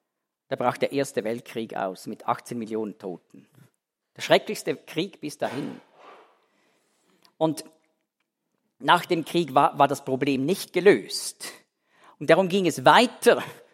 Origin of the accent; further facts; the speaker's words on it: Dietikon, Zurich, Switzerland; Da, wo ich aufgewachsen bin, in Dietikon, sieht man immer noch auf der anderen Limmatseite sieht man einen Gedenkstein